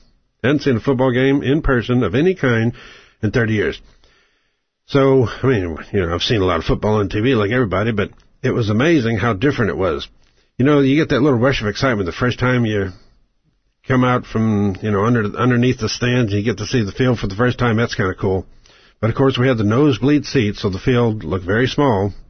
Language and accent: English; Oklahoma, United States; We're from Oklahoma. Oklahoma's oil.